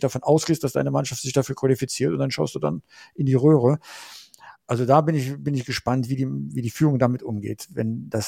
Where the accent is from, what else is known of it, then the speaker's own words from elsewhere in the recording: Aachen, North Rhine-Westphalia, Germany; ich komme ursprünglich aus Aachen, insofern noch eine weitere Rivalität, ne?